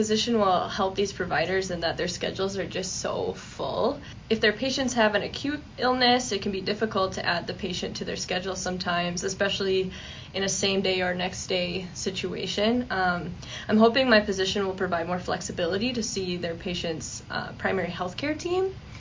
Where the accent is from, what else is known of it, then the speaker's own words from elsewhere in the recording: Dalton, Minnesota, United States; I actually grew up in the area. I am from Dalton, Minnesota. I went to school in Underwood, so I'm very familiar with the area.